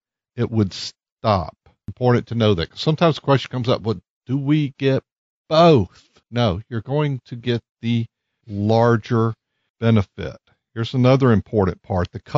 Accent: Hattiesburg, Mississippi, United States; Oh, I grew up in Hattiesburg.

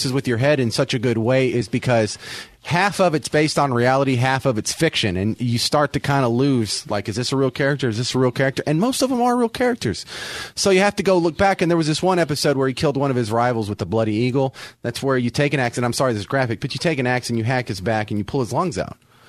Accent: Ireland; now in New Orleans, United States; But, yeah, I was born and raised in Ireland.

